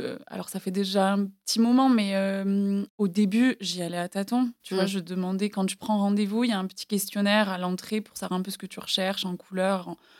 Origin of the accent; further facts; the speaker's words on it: Toulouse, Occitanie, France; now in Paris, France; J'ai grandi à Toulouse.